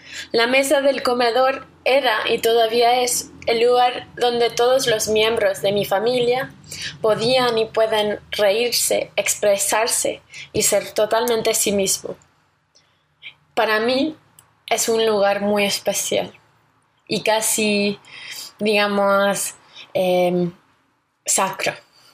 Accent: Connecticut, United States; Spanish is a second language; also born or lived in Madrid; Yo soy estadounidense, como imagino que podéis oír en mi acento, de un estado del noreste que se llama Connecticut. Pero durante el año pasado viví aquí en Madrid, trabajando como una investigadora bajo una beca Fulbright.

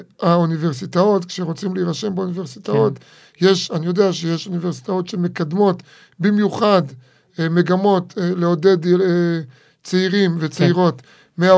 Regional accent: Beersheba, Southern District, Israel; אני בא מבאר שבע

